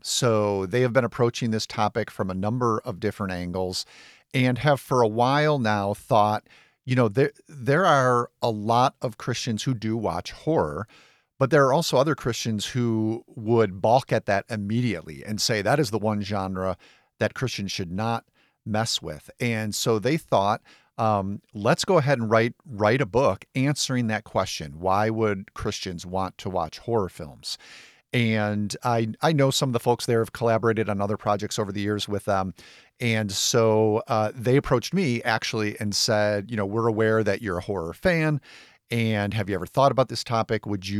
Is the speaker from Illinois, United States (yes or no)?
yes; Illinois, United States; growing up in the Chicago suburbs, raised on Siskel and Ebert, getting, you know, the Chicago Tribune paper where Siskel was writing at our house every day.